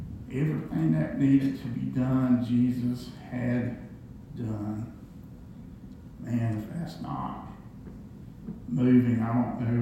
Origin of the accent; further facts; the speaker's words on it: United States; I'm a very prideful person as far as an American. I thank God I'm American.